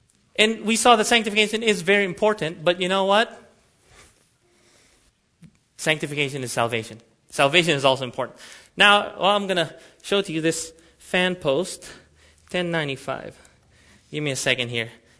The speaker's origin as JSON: {"language": "English", "country": "Philippines", "said": "So I'm a Filipino, I'm an Adventist, and we had a network and we discussed all sorts of stuff with each other."}